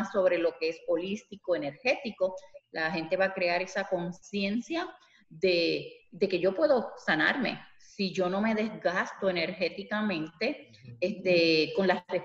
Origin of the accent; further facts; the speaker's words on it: Puerto Rico; moved away as an adult; now in Orlando, United States; Bueno, pues soy de Puerto Rico, químico de profesión. Trabajé muchos años en la industria farmacéutica en Puerto Rico. En el 2001 decidimos mudarnos hacia Orlando, Florida. Vamos para 20 años acá.